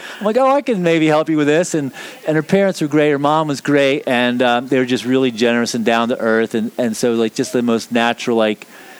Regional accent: Allentown, Pennsylvania, United States; also born or lived in North Jersey; like going to high school, middle school, high school in Allentown, Pennsylvania, and came down here early in my early 20s. So I've been here more than 35 years, but it's also nice that people from Baltimore will point out that I'm not fro

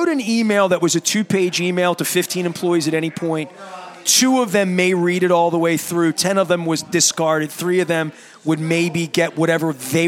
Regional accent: Dundalk, Maryland, United States; I'm from Dundalk. I mean, I go around.

